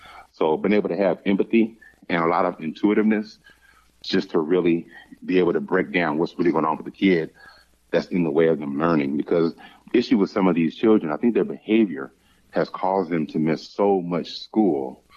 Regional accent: Pomona, California, United States; now in Arizona, United States; Well, I'm actually from Pomona and then off to San Jose State University.

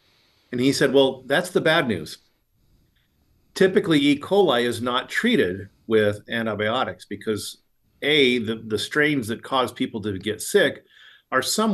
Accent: Steamboat Springs, Colorado, United States; Yeah, when I tell people that I grew up in Steamboat Springs, I also have to say that it was a very different community in the 1970s and 1980s than it is today.

